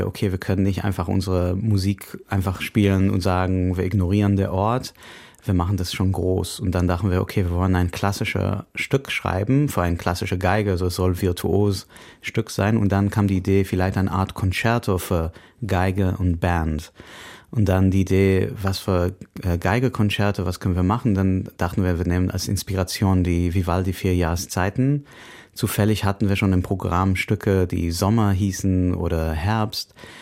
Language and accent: German; Israel; Ich komme aus Israel